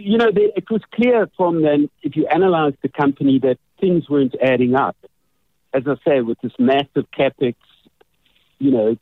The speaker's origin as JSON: {"language": "English", "region": "KwaZulu-Natal", "country": "South Africa", "said": "I come from Natal"}